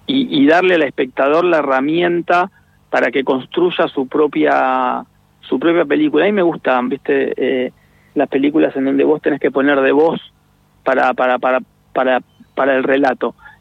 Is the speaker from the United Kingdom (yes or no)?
no; Argentina; Bueno, somos argentinos, ¿no?